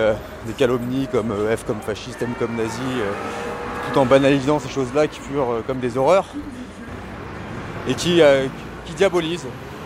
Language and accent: French; France; « voilà, je suis français ». Je ne suis pas franco-algérien, franco-ceci, franco-cela, je suis français, tout simplement.